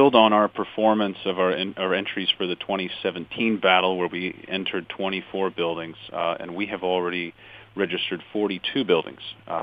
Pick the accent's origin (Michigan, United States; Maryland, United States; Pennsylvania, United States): Michigan, United States; Grand Rapids; now in Ann Arbor, United States; Yes, born and raised in Grand Rapids, that's correct.